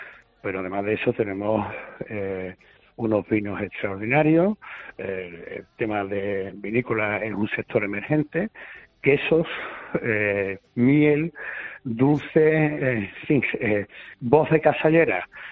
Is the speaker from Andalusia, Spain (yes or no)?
yes; Andalusia, Spain